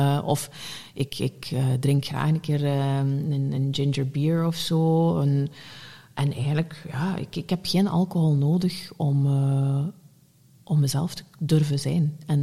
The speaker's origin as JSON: {"language": "Dutch", "region": "West Flanders", "country": "Belgium", "said": "ik ben van West-Vlaanderen oorspronkelijk... wij knuffelden vroeger niet zo heel erg veel."}